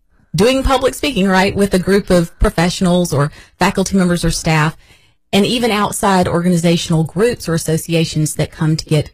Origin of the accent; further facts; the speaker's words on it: Georgia, United States; I'm a Georgia girl. I'm from Northeast Georgia, and I grew up being a dancer, which is kind of performative as well.